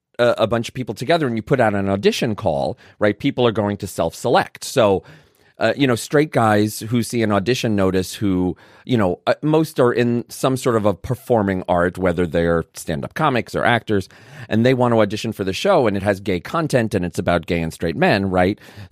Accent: Brooklyn, New York, United States; I grew up in Brooklyn. In fact, my father went to the same high school as Bernie Sanders.

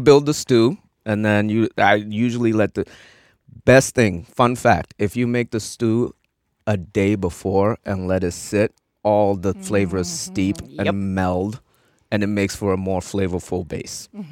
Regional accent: Ghana; I grew up in Ghana, West Africa

